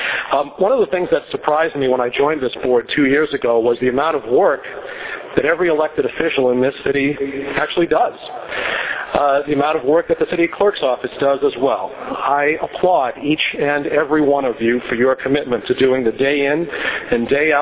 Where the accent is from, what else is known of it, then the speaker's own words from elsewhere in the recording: Newton, United States; Over the past 2 years, I'm proud to have helped make a difference in my hometown. I'm proudest of the Newton Silver Alert program